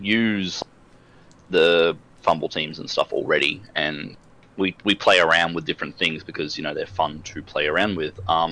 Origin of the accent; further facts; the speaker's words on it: Australia; I'm from Australia.